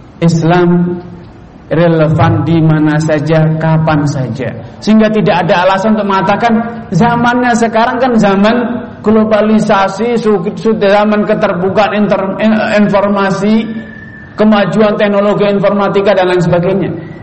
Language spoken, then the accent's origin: Indonesian; Indonesia; saya merasa sebagai orang Nusantara Indonesia